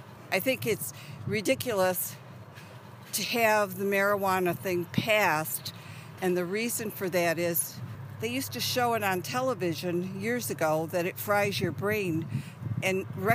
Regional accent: Howell, Michigan, United States; I'm from Howell.

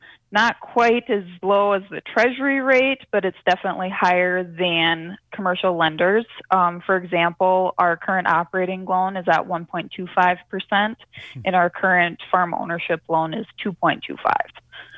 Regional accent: South Dakota, United States; I grew up in Western South Dakota on a beef cow calf ranch.

